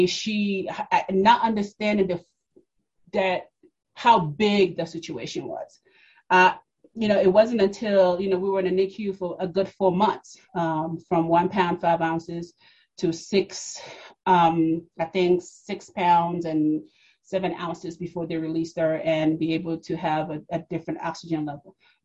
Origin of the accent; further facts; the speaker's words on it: New York, United States; also born or lived in Democratic Republic of the Congo; I am originally from Congo, the Democratic Republic of the Congo, but they call it now Zaire. Well, they used to call it Zaire when we migrated and fled the country. And by way of New York, raised in New York by my mom and my bonus dad.